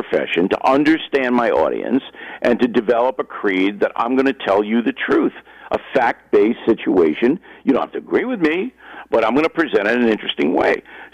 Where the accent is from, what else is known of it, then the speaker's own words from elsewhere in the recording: Levittown, New York, United States; also born or lived in Manhattan; I was born in Manhattan, raised in Levittown, Long Island.